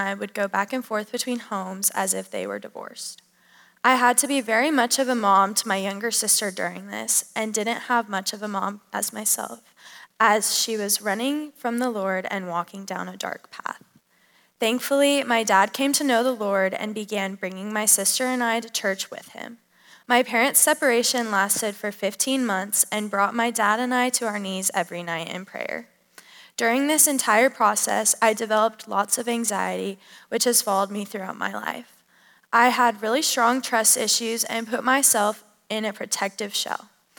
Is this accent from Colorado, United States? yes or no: yes; Colorado, United States; though growing up in Colorado, we did go to church once a week and sometimes prayed over meals.